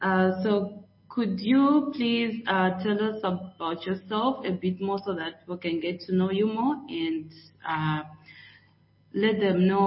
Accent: Zimbabwe; now in Angola; I'm from Zimbabwe.

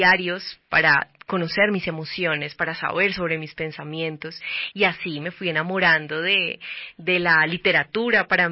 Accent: Bogotá, Colombia; yo soy Rola, soy bogotana, pero me ha acompañado en este camino de también salir y volver, y siempre Bogotá abraza y cuida.

